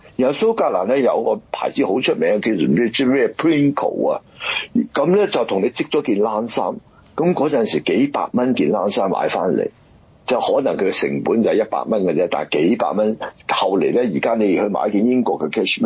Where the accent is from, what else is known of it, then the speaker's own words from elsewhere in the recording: Hong Kong; 我哋香港人一聽 cashmere 知